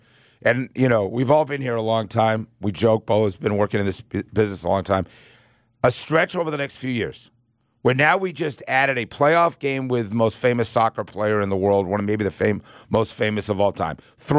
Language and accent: English; New England, United States; I was like, dude, I'm from New England.